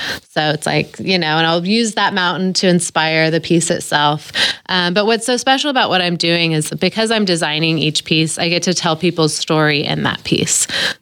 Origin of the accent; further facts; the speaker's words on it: Tulsa, Oklahoma, United States; growing up in Tulsa, I would ride my bike downtown because I lived in Kendall Whittier and I'd ride my bike down to the Central Library.